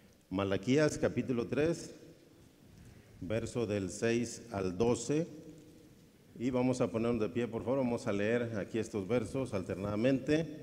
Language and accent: Spanish; Cuajinicuilapa, Guerrero, Mexico; Venimos de Cuajinicuilapa, Guerrero. Reciban salud de la iglesia allá cristiana bautista de Cuaji.